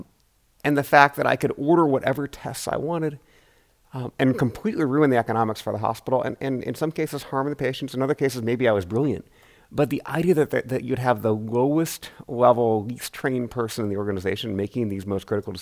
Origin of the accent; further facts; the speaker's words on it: Seattle, Washington, United States; I grew up in Seattle